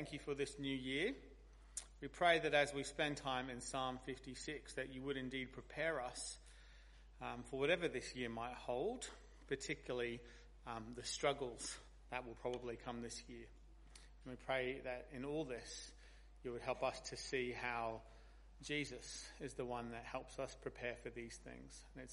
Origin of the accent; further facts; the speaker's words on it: United Kingdom; but I'm British and that's what I'm paid to do.